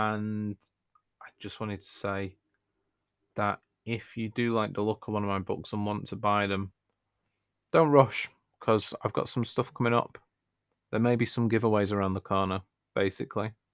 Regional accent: England, United Kingdom; accent: northern English; Very easy to pronounce as well for somebody with my accent, which is important because I live in the north of England, and some people, they didn't understand the word Arthur.

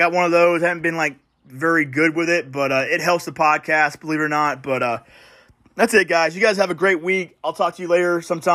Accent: Florida, United States; I'm originally from Florida, so I'm used to, I know what a normal bass looks like.

